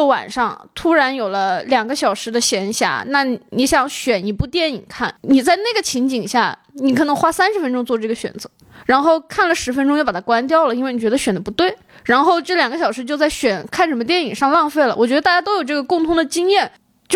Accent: Wuhan, Hubei, China; 因为我是一个武汉人，我其实经历过最早的就是被隔离在家的那个时期

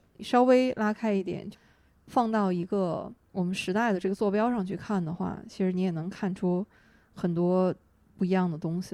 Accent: Northeast China, China; 我们是东北人

